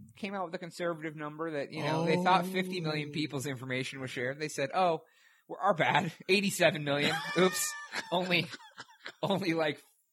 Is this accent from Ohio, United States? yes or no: yes; Ohio, United States; We're both white dudes. We're both from Ohio.